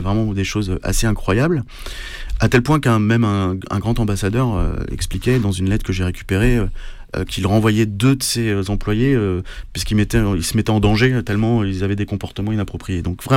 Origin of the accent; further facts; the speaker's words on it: France; Enfin, moi, je suis français, donc ces gens me représentent.